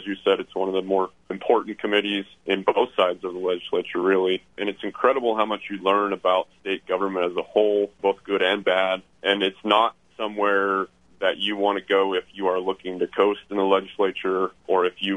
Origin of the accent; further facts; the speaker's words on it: Aztec, New Mexico, United States; So I was born and raised in Aztec, which is in the northern part of the state up in San Juan County.